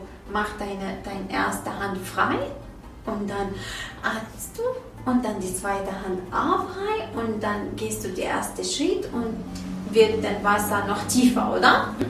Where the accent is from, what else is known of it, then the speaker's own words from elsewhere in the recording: Iraq; German is a second language; Ich bin nur, ich bin aus dem Irak.